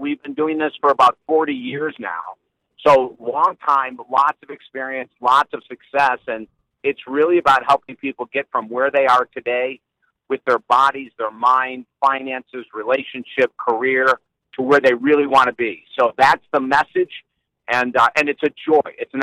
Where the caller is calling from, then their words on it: Fort Myers, Florida, United States; Fort Myers, just south of Tampa on the Gulf of Mexico.